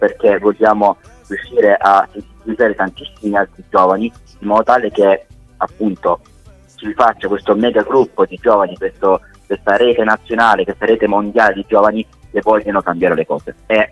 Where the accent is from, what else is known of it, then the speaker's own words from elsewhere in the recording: Apulia, Italy; hanno permesso di farmi arrivare come pugliese dell'anno, 13 migliori al mondo